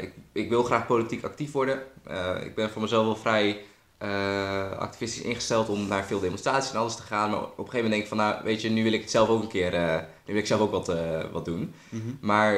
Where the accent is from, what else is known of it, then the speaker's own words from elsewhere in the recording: Assen, Drenthe, Netherlands; Ik woon in Drenthe, dat laat ik ook altijd heel duidelijk weten. Ik kom uit Assen, ik ben nu 20 jaar